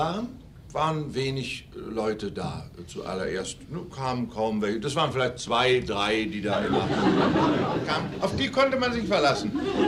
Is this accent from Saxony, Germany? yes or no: yes; Görlitz, Saxony, Germany; born there; Ich bin in Görlitz geboren und Görlitz liegt an der Neiße.